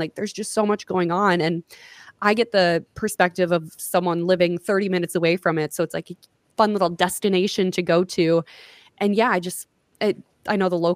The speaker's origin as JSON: {"language": "English", "town": "Long Prairie", "region": "Minnesota", "country": "United States", "tie": "born or raised there", "said": "growing up in Long Prairie, we have a drive-in theater. It's one of the last few remaining in the state."}